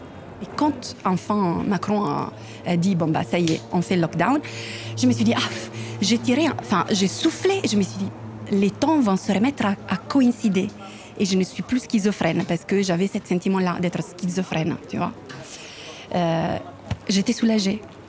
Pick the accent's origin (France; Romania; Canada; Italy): Italy; comme moi, je suis italienne, et je me suis formée en Italie